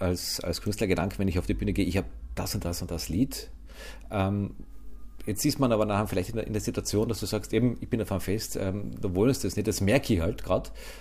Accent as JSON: {"language": "German", "country": "Austria", "said": "Also bei uns in Österreich ist es bei uns schwieriger anzuknüpfen, oder?"}